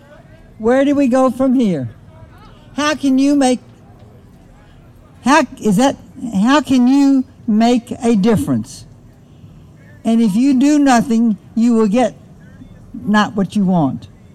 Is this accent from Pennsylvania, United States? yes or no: no; Louisiana, United States; That was the law that was prevalent when I was growing up in Louisiana.